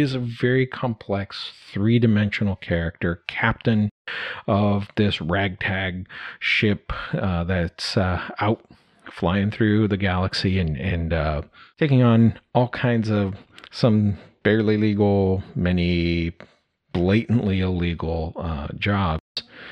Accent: Brazil; now in United States; I grew up in South America, in Brazil

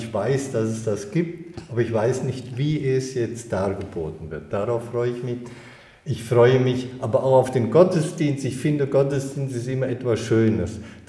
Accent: Marburg, Hesse, Germany; born there; now in Bamberg, Germany; Also ich bin ja eigentlich geboren in Marburg.

